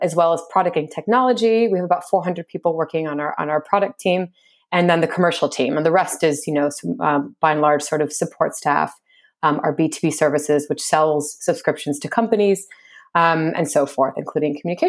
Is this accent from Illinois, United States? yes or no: yes; Chicago, Illinois, United States; moved away as an adult; now in London, United Kingdom; I'm originally from Chicago, in the States. I've been in the UK for about 10 years though, so it's been a while.